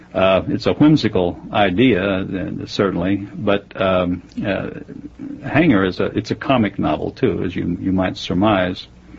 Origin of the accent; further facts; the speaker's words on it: Columbus, Ohio, United States; I was born and reared in Columbus, Ohio, but it was virtually woodland and fields when I was a boy. This was in Clintonville in North Columbus, where I grew up there and went to North High School, went to Ohio State.